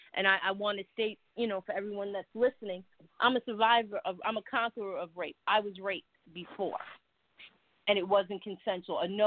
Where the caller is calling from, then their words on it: Atlanta, Georgia, United States; from Atlanta, Georgia.